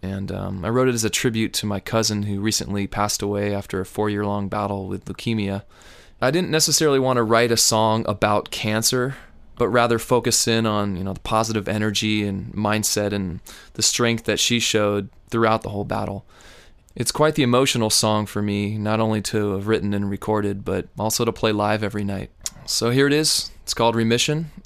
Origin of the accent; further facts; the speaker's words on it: San Diego, California, United States; I'm a songwriter from San Diego, California.